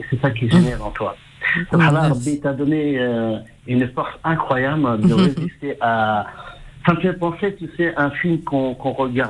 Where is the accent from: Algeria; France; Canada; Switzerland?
Algeria; Algiers, Algiers Province; On chante du chabi, je suis algérois.